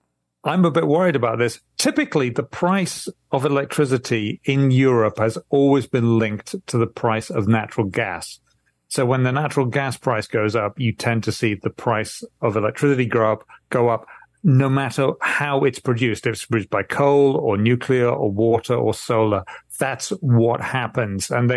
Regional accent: United Kingdom; now in France; I'm originally from Britain.

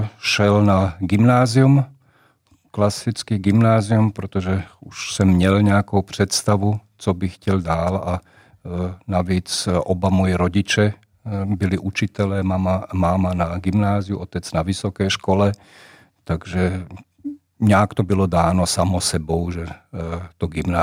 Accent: Bratislava, Bratislava Region, Slovakia; Já jsem vyrostl, nebo narodil jsem se ve staré části, možná i v Praze se je známa ta část Petržalka, která byla na druhé straně Dunaje, za mého mládí to byla ještě vesnice. No a pak Petržalku zbourali, bydleli jsme normálně na sídlišti

